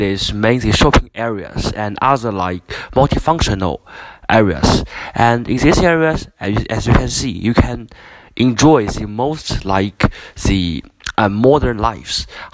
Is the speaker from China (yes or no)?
yes; Huzhou, Zhejiang, China; English is a second language; And though I'm not come from Nanxun, but actually I'm from Wuxing. Wuxing is the main center of the Hu Zhou